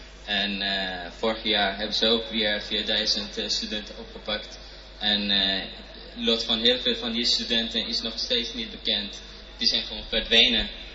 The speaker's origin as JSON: {"language": "Dutch", "country": "Iran"}